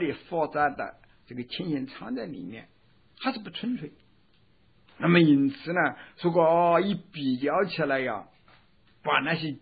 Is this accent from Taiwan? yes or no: no; China; 我们中国人啊，一两句话了